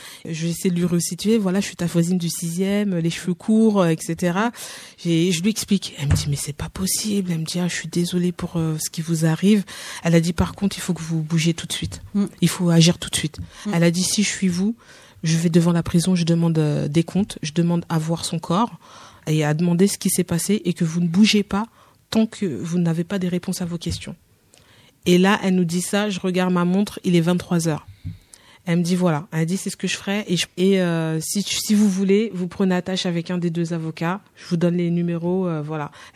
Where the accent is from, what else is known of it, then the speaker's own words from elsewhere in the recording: Créteil, Île-de-France, France; Et nous, on vient de Créteil, on a grandi là-bas, donc on se connaît tous.